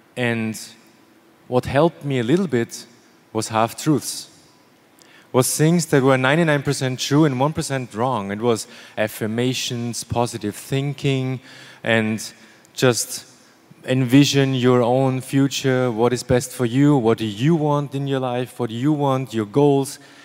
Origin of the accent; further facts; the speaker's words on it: Austria; I'm from Austria in the middle of Europe, and I want to share a little story with you. So I grew up on a farm.